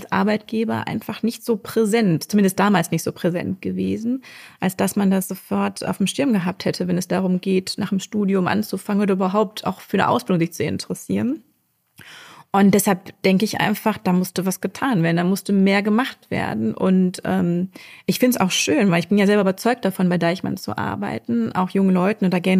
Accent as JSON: {"language": "German", "town": "Düsseldorf", "region": "North Rhine-Westphalia", "country": "Germany", "said": "ich bin 43 Jahre alt, ich komme aus Düsseldorf"}